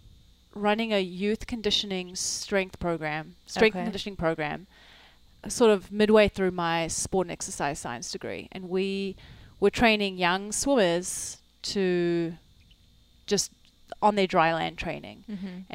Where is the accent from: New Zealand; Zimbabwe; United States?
New Zealand; also born or lived in South Africa; I was born in South Africa. Okay. And we moved to New Zealand when I was about 12.